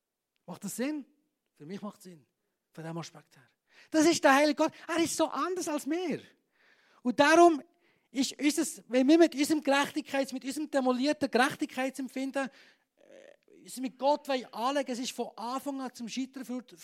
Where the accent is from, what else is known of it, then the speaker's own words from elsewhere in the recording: Switzerland; Was geht in unserem Naturell ab, wenn wir das lesen als Schweizer?